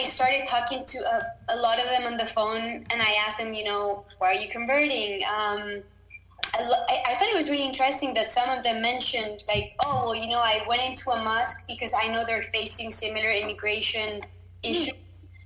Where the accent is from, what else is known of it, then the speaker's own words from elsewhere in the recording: Spain; I grew up in Spain, and I always knew I wanted to be a journalist.